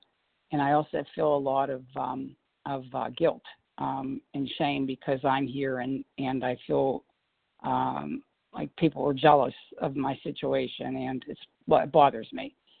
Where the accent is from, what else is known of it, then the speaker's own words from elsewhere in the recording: Pennsylvania, United States; And I'm in Florida on vacation, and I'm from Pennsylvania.